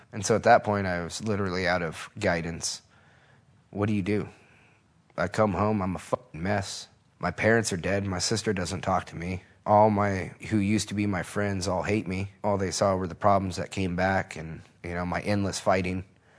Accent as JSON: {"language": "English", "town": "Riverside County", "region": "California", "country": "United States", "tie": "born or raised there", "said": "where I grew up in Riverside County, I was the first one to make it home other than in a body bag."}